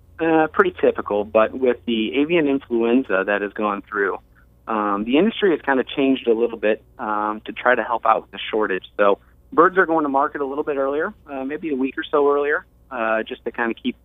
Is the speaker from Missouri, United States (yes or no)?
no; Morton, Illinois, United States; Background is I grew up here in Morton, Illinois, went out to college at ICC, and then over to ISU